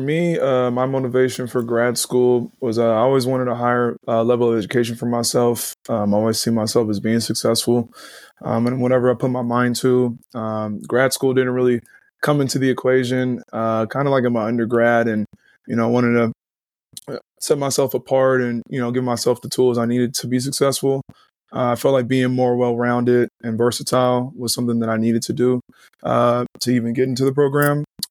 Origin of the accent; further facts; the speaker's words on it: Fontana, California, United States; I'm originally from Fontana, California.